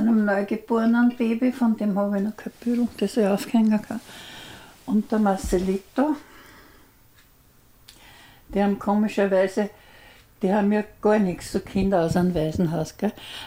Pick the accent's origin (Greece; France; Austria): Austria; Mautern, Lower Austria; also born or lived in Wachau; Ich bin in der Wachau geboren, also in Mautern aufgewachsen. Und ich liebe die Donau.